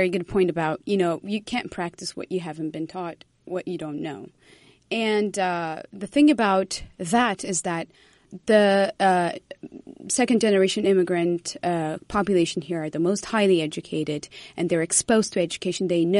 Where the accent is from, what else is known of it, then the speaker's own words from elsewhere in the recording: Eritrea; now in United States; So I've been in America for the past 7+ years. I'm originally from Eritrea.